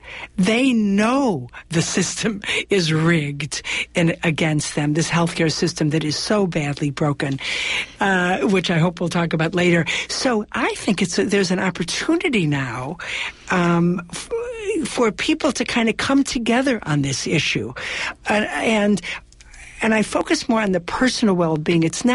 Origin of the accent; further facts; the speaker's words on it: Midwest, United States; I grew up in the Midwest and had a little family house up in the Northwoods of Wisconsin.